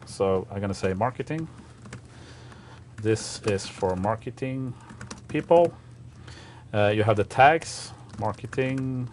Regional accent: Sweden; I have an American keyboard, so I'm not used to that because I'm from Sweden, obviously.

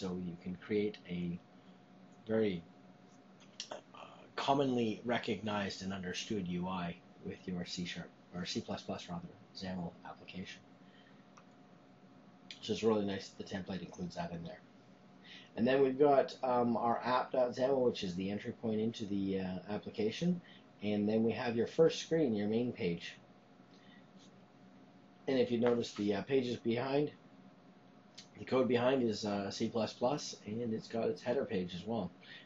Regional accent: Canada; I'm going to say click here, please, because we're Canadian and we're always polite.

